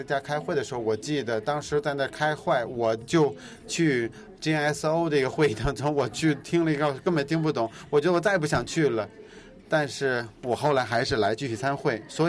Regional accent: Malaysia; 其实我也是一个马来西亚的一个公民

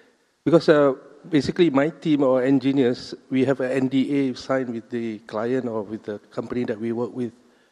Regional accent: Singapore; from Singapore.

